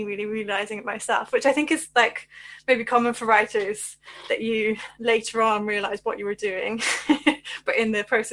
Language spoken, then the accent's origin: English; Ireland; And then because I'm Irish, Catholicism and the Bible, it's hard to escape.